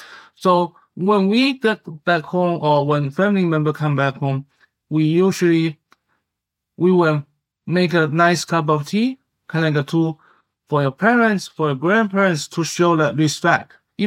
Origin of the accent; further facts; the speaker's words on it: China; English is a second language; I'm from China. Wuyi Oolong, it has a rich tea history in my hometown.